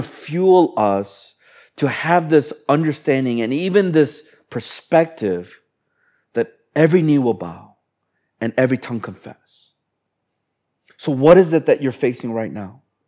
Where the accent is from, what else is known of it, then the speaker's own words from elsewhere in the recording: Chicago, Illinois, United States; any of the professional teams that I follow and watch are from Chicago, because that's my hometown.